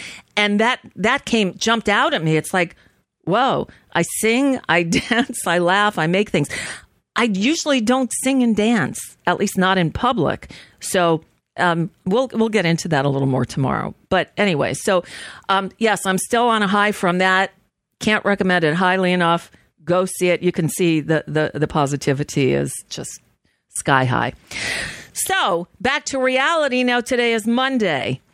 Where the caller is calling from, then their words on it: United States; Yes, hi. I'm calling from the United States.